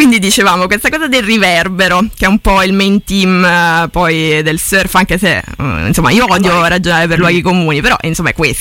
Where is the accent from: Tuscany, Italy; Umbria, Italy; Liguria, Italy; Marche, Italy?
Liguria, Italy; Genoa; Io poi sono genovese, quindi capisco perfettamente l'attribuzione.